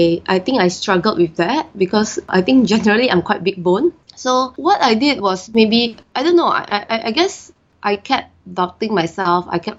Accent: Singapore; also born or lived in Indonesia; I'm Singaporean. My father is Indonesian. So I grew up in Indonesia for 10 years and then I came to Singapore. And from then I have been in Singapore most of my life. And my mom's half British.

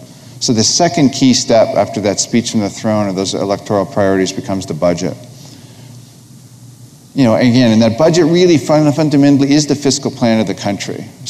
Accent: Canada

